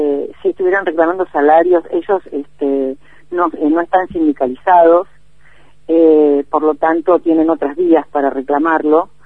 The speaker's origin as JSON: {"language": "Spanish", "country": "Argentina", "said": "los que estamos tremendamente inseguros somos el pueblo argentino en su conjunto"}